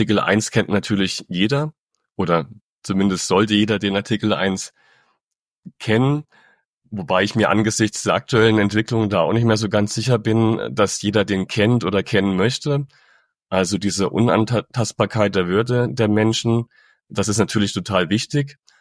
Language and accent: German; Thuringia, Germany; Thüringen, meinem Heimatland